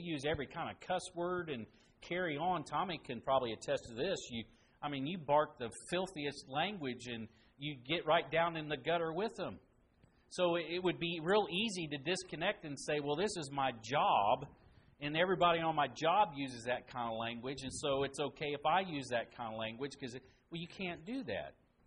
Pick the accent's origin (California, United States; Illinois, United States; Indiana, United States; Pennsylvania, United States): Indiana, United States; And even when I was growing up in Indiana, we had kids in my class.